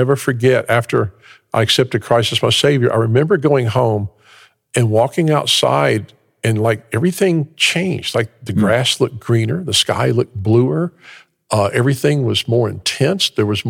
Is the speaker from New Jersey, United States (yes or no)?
no; Memphis, Tennessee, United States; accent: Memphis; I grew up in Memphis, Tennessee. You can probably still hear the accent. Actually grew up with … all that, and his gang, and knew some of the folks connected with him. Grew up in Memphis